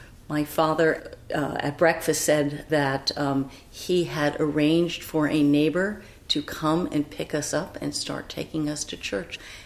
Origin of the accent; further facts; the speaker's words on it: Reading, Pennsylvania, United States; I grew up in Reading, Pennsylvania, on the edge of the Pennsylvania-Dutch country, in a very traditional 50s, 60s household